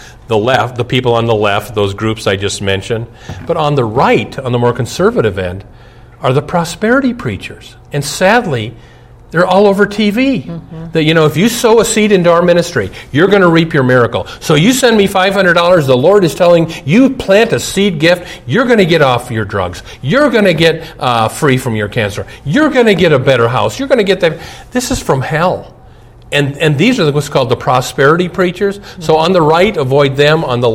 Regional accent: Omaha, Nebraska, United States; I talked to a friend of mine that I grew up with in Omaha

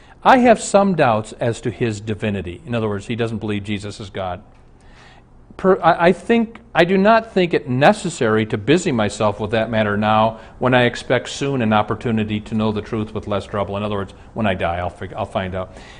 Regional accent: Omaha, Nebraska, United States; So some years ago, I wrote him a letter. I'm from Omaha. He's in Omaha.

